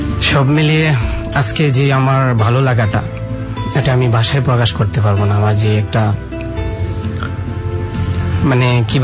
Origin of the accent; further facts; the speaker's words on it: Bangladesh; moved away; আমরা প্রবাসী যারা থাকি এখানে দেখেন একটা জিনিস, এখানে সব দিক থেকে আলাদা। আমরা ভালোবাসা বাংলাদেশ, বাংলাদেশকে ভালোবাসি, মা ভাই ভাই বোন সবাইকে রেখে আমরা প্রবাসে থাকি।